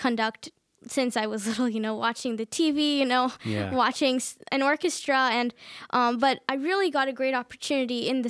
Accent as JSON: {"language": "English", "country": "India", "first_language": "Kannada", "second_language": "English", "said": "My mother tongue is actually Kannada, but I always loved watching Indian soap operas or serials with my grandma."}